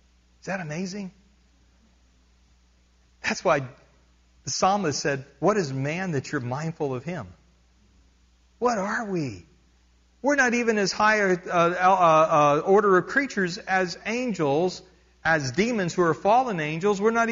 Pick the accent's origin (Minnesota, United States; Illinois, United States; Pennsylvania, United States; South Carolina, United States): Pennsylvania, United States; also born or lived in Arkansas / Texas; I grew up in Pennsylvania. We don't have armadillos in Pennsylvania. All right? Then I moved to Arkansas and Texas